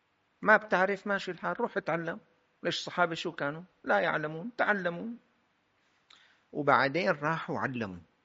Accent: Ruhaybah, Rif Dimashq, Syria; قلت يا اخوان لك نحن اولاد الشام ورحيبة يعني من الشام، ما عرفنا نوصل لرحيبة

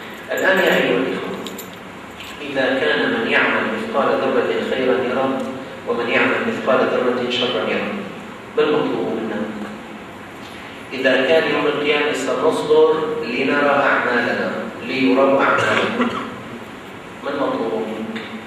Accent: Damascus, Damascus Governorate, Syria; بنت مشفى كبير في جمعية عندنا في الشام اسمها جمعية موجودة في سوريا طبعا اسمها جمعية السلم

